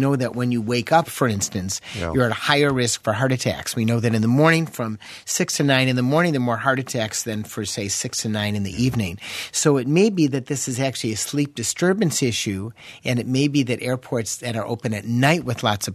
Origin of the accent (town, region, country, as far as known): Chicago, Illinois, United States